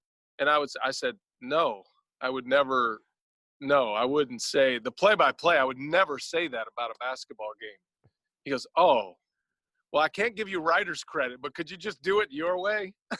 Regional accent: Texas, United States; accent: Texas drawl; I had a kind of a Texas drawl, and I kind of talked like this, you know, a little drawl. Kind of talked out of the side of my mouth. This is the way I grew up talking

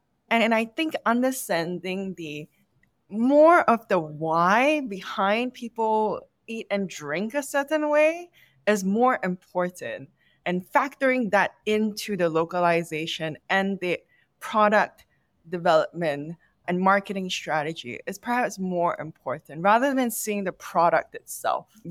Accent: Singapore; now in Vietnam; hi, I'm from Singapore. I have 10 years of experience working in F&B.

